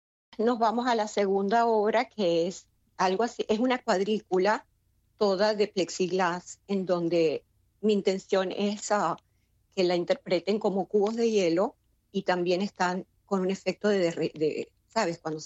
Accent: Venezuela; also born or lived in United States; Yo soy venezolana y resido y vivo en Venezuela, ¿no? Aun cuando mi carrera empezó en los Estados Unidos, incursioné en el arte allá. Y después vino la pandemia, me tocó acá en Venezuela.

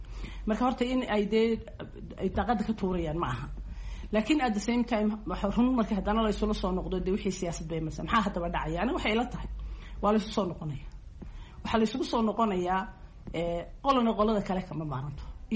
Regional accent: Somaliland, Somalia; anigu waxaan ahay reer Soomaaliland

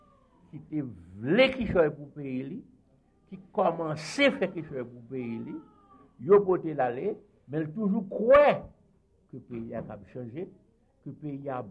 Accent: Haiti; moi-même, en tant qu'haïtien, C'est pas parce que l'intellectuel, nous sommes bonnards pour ne pas connaître le pays.

